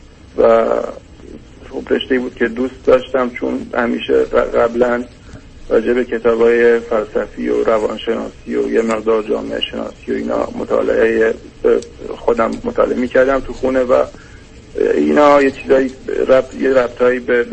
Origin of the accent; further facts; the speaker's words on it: Iran; من 31 سالم هست، در یک خانواده سنتی پرجمعیت در یه شهر کوچیک در ایران متولد شدم و اونجا بزرگ شدم.